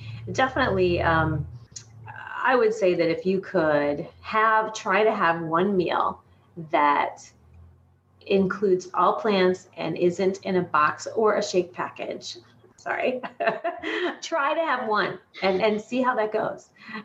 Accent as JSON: {"language": "English", "region": "Michigan", "country": "United States", "tie": "born or raised there", "lives_now": "Chicago, United States", "said": "So if you say, so that I'm from Chicago area, remember, I grew up in Michigan."}